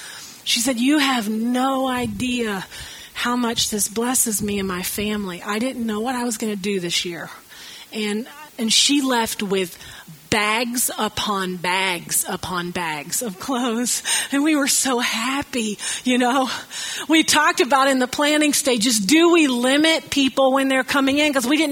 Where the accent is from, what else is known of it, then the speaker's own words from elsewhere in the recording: the South, United States; I'm from the South, you know. I'm a flip-flop kind of girl.